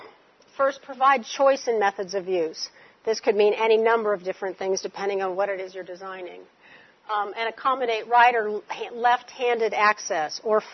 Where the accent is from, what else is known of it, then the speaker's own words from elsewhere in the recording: California, United States; Well, I grew up in California. I never knew I had an accent, but apparently I picked it up and dropped it again.